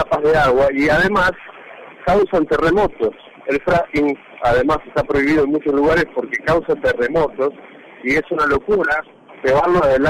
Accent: Mendoza, Argentina; Y a nosotros, como argentinos, como a Mendoza, no le queda una riqueza.

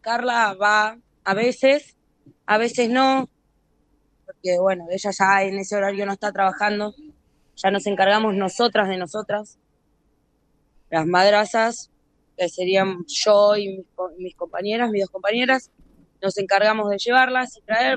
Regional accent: Mar del Plata, Buenos Aires Province, Argentina; moved away as an adult; now in Buenos Aires, Argentina; Yo soy de Mar del Plata. Hace unos 8 meses llegué a Buenos Aires.

